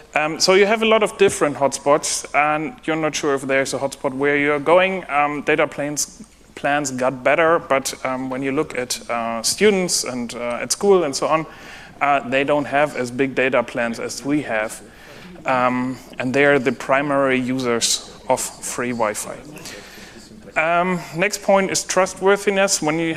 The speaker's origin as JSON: {"language": "English", "town": "Kiel", "region": "Schleswig-Holstein", "country": "Germany", "said": "I'm from Kiel, which is about an hour north from here."}